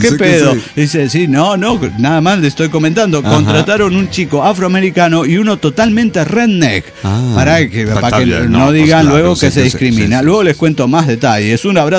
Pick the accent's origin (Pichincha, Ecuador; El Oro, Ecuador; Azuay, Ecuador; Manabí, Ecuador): Pichincha, Ecuador; Quito; Soy el parásito de Quito, Ecuador.